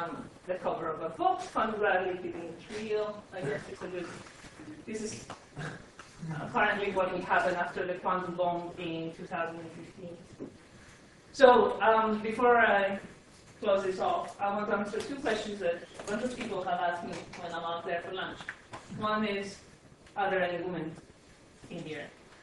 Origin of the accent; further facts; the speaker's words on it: Athens, Attica, Greece; I grew up in Athens. So I finished school there.